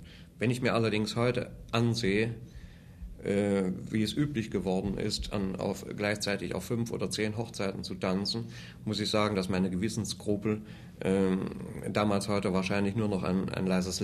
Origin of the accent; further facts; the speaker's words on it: Wuppertal, North Rhine-Westphalia, Germany; born there; in Elberfeld, in Wuppertal heißt es heute. Wo ich geboren bin.